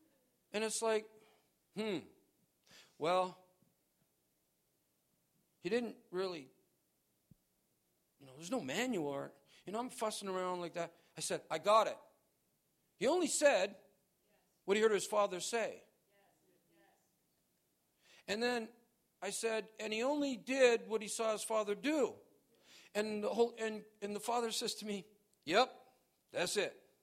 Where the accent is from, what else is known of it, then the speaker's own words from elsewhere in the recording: Canada; born there; I knew that I was born in Canada. So I knew there was Canadians, and I lived close to the border.